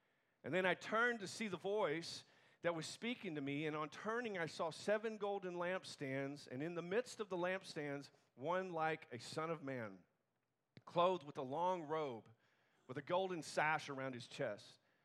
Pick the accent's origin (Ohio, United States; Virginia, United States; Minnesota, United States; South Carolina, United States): Virginia, United States; Virginia Beach; I go, we're just from Virginia Beach. I thought I'd take a stab.